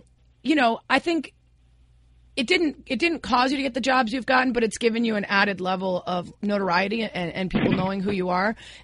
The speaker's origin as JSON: {"language": "English", "town": "Chicago", "region": "Illinois", "country": "United States", "tie": "born or raised there", "said": "I was a on and off again Cutler supporter in my hometown of Chicago for almost a decade."}